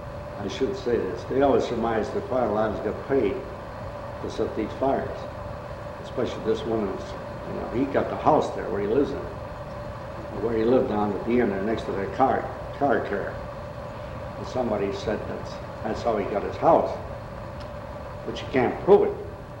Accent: Limerick, Munster, Ireland; I was born in Limerick, right across where I sit on the furnace.

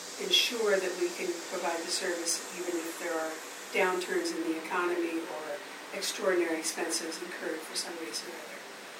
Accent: Midwest, United States; I mean, I grew up in the Midwest. There are lots of barns around here, lots of interesting old buildings, which are very appealing to me.

